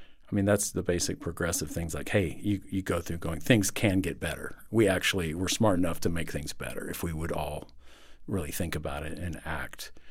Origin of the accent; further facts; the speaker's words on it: Texas, United States; As a Texan, I was a big Beto supporter